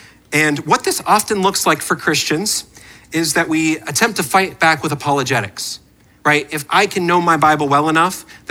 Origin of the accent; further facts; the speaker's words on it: Canada; I'm Canadian, okay? So I can say that. And I'm from Canada. And when I was growing up, this is often how when I told people I was from Canada, they would respond.